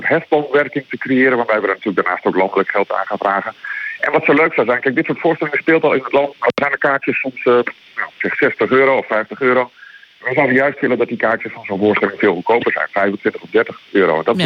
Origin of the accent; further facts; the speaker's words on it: Groningen, Netherlands; waar we als Groningers heel trots op kunnen zijn.